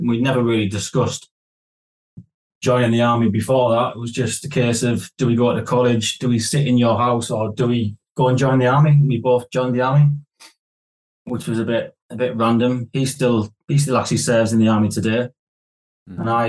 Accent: Hartlepool, North East England, United Kingdom; I'm originally from Hartlepool, which is, I don't know, it's a bit of a sort of seaside town. Used to be docks there, but was never really anything there growing up.

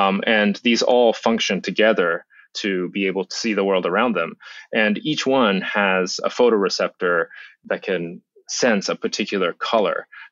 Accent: Japan; When I was a kid, I grew up in Japan, and I was really fascinated by insects.

